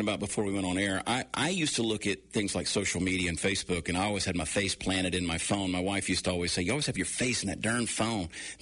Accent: New Jersey, United States; born there; So you mentioned I was born in New Jersey, and whoever did that Wikipedia page, I hate their guts.

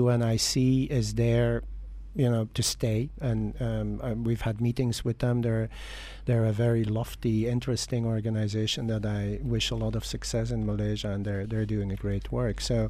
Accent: Belgium; first language Dutch; English is a second language; You know, in Belgium, my mother tongue is Dutch. If I travel an hour and a half south, I have to speak French. If I do the east, I have to speak German, and do the west, I have to speak English.

